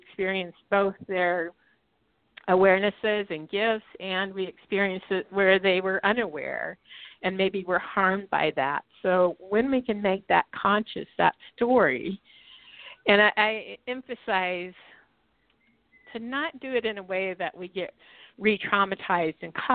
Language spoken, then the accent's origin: English; Oregon, United States; I was just in Mexico, just got back on Sunday evening, and I grew up on the Oregon coast.